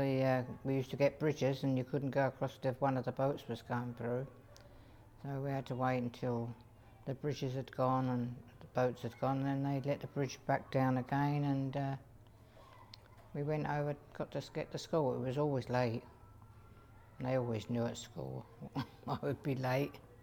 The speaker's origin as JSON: {"language": "English", "town": "Isle of Dogs", "region": "London", "country": "United Kingdom", "tie": "born or raised there", "said": "I grew up on the Isle of Dogs. I went on the Isle of Dogs, moved on to the Isle of Dogs in 1945, near the end of the war, and I went to school on there and grew up on the island."}